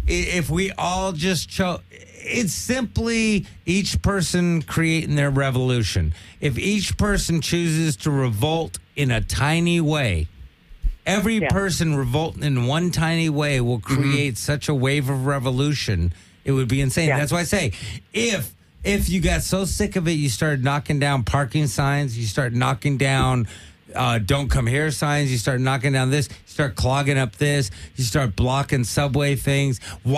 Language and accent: English; United States; As American citizens, we can't go on a subway and eat.